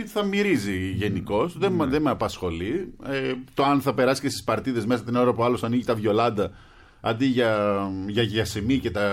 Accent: Kavala, Eastern Macedonia and Thrace, Greece; Που έρχομαι και εγώ από την Καβάλα που είχαμε για πολλά χρόνια τα λοιπάσματα.

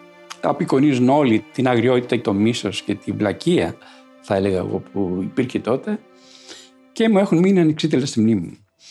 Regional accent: Kaisariani, Attica, Greece; Γεννήθηκα στην Κεσαριανή. Μέχρι το 1944 που έφυγε η Γερμανία, εγώ ήμουν 6 στα 7.

